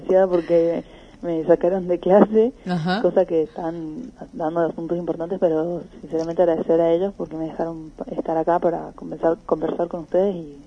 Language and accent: Spanish; Puerto Iguazú, Misiones, Argentina; Sí, soy acá de Puerto Iguazú.